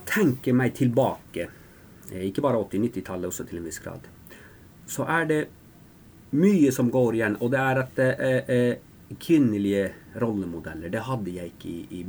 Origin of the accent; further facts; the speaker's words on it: Kautokeino, Finnmark, Norway; jeg er oppvokst i Kautokeino i ja. Finnmark.